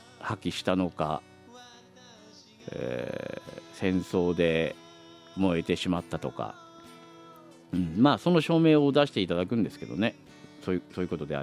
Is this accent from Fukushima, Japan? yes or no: no; Iwamizawa, Hokkaido, Japan; 私の出身の岩見沢でなんかライブを行うそうです